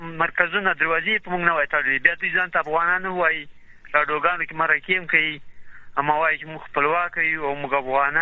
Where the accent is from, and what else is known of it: Paktia, Afghanistan